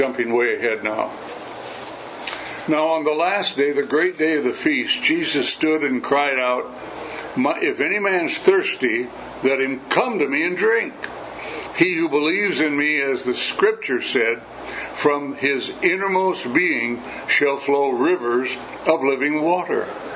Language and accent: English; United States; I'm glad I'm an American. I'm glad I was born and raised here.